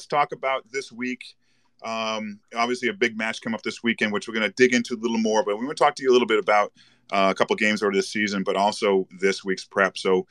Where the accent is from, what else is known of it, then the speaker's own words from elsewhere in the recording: New England, United States; I grew up in New England. I'm still up in the area.